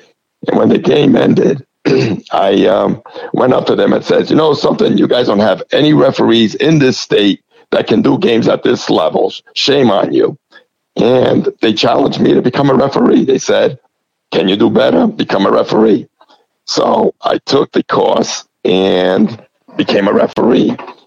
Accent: New England, United States; when I was growing up in the New England area

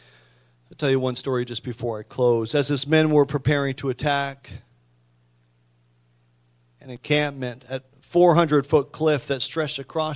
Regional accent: Hatfield Point, New Brunswick, Canada; When I was growing up in Hatfield Point, we used to have candlelight services.

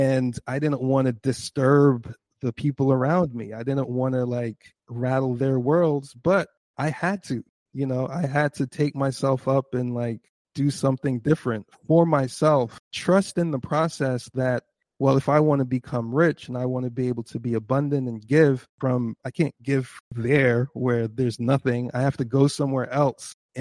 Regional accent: Jamaica; also born or lived in United Kingdom; now in United States; You're coming from the UK, now you're growing up in Jamaica. Okay, you got to speak like a Jamaican.

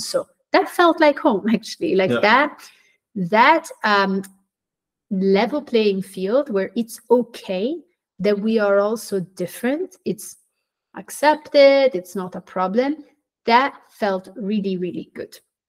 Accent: Switzerland; I grew up in Switzerland. I'm Swiss Brazilian

